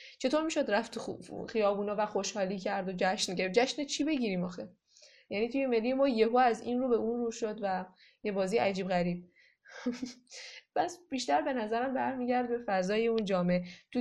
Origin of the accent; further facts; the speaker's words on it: Mazandaran, Iran; چون ما مازندرانی هستیم و همیشه تو تیم ملی کشتی ما مازندرانی حضور دارن و کشتی اتفاق ویژه است تو مازندران